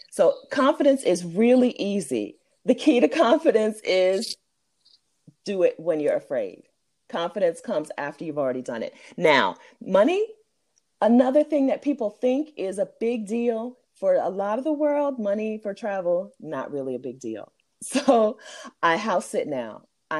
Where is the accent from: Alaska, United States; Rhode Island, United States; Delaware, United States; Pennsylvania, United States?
Delaware, United States; Dover; moved away; When I first left Delaware, I'm from Dover, Delaware. When I first left Delaware, I thought I was going to spend a lot of time in Malaysia.